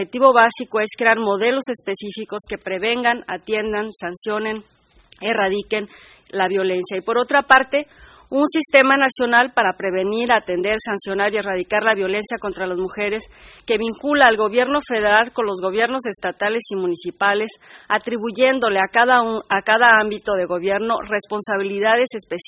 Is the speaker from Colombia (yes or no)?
no; Mexico; afecta a miles de mujeres en mi país. Por ello, el gobierno de México